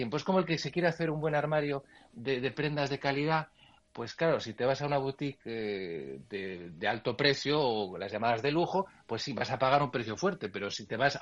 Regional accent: Bilbao, Basque Country, Spain; Es como los bilbaínos cuando presumimos de nuestro precioso Bilbao como está

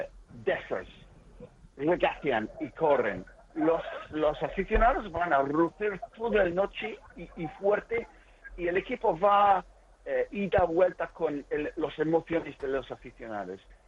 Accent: Aberdeen, Scotland, United Kingdom; Spanish is a second language; porque yo soy de Aberdeen

